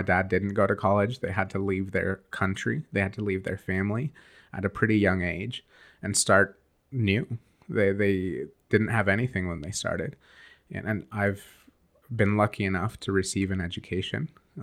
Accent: United States; Well, I was born in the United States.

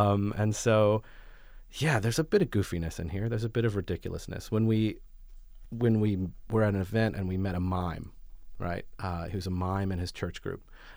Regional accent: Virginia, United States; as a new person in a city, I'm from Virginia and I moved here for work.

